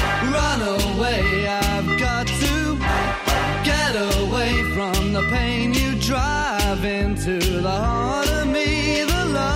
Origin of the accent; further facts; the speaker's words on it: Valencian Community, Spain; yo soy valenciano, por supuesto.